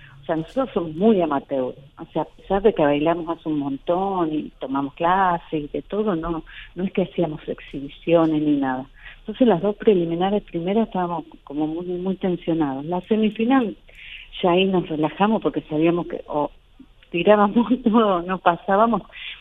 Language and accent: Spanish; Argentina; es una vergüenza que nosotros como argentinos no sepamos ni tango ni folclore